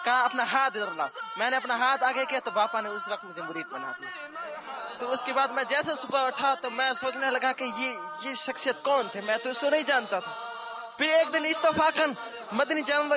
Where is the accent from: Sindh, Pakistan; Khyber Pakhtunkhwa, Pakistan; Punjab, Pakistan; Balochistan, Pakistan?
Balochistan, Pakistan; Barkhan; میں بار خان سے آیا ہوں، بلوچستان سے۔